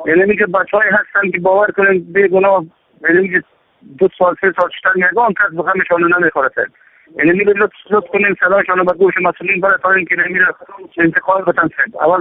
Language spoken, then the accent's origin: Persian; Afghanistan; now in Tajikistan; از افغانستان هستیم.